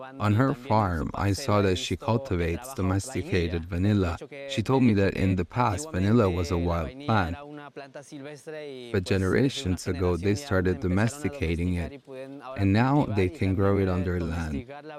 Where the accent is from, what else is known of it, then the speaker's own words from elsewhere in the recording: Andean highlands, Peru; since I come from the Peruvian highlands and they come from the jungle